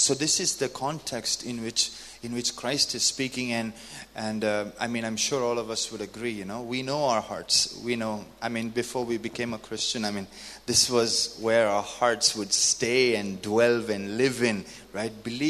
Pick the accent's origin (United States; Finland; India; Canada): India; Sorry, I come back after 10 years and I get a culture shock, and I'm Indian now.